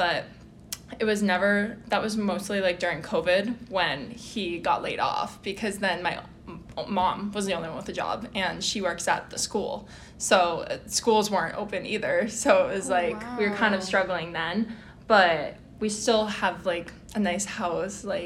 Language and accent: English; Methuen, Massachusetts, United States; I'm from Methuen, Massachusetts. It's near like Boston and like New Hampshire, down there.